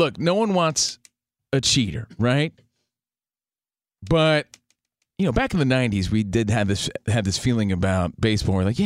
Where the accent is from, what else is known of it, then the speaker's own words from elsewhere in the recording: East Coast, United States; now in Los Angeles, United States; We're from the East Coast. We're out here in L.A.